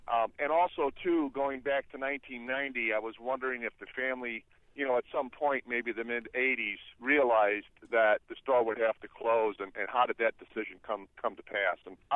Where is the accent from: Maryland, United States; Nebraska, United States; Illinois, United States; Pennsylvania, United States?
Illinois, United States; Chicago; I grew up in Chicago, and I'm of a certain age where I can still remember going to the big department stores